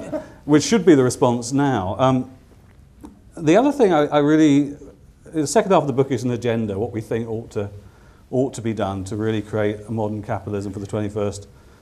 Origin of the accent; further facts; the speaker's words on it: United Kingdom; I mean, as a Brit